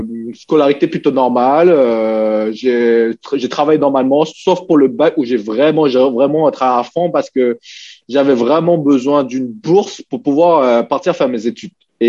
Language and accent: French; Hong Kong; French is a second language; moved away; also born or lived in French Guiana; Quand je suis venu avec ma famille depuis Hong Kong en Guyane. Et à l'époque, je parlais pas le français.